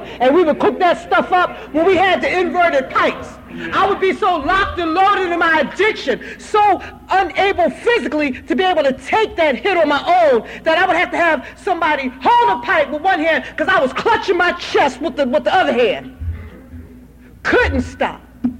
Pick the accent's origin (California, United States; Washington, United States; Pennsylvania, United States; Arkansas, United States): Pennsylvania, United States; Philadelphia; also born or lived in New Jersey; I grew up in the Philadelphia, New Jersey area family